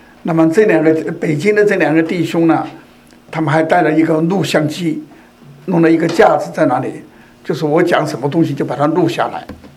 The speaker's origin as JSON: {"language": "Chinese", "country": "Hong Kong", "said": "因为我是香港的嘛，香港那个时候是英国在管制，还是属于英国，还没回归。"}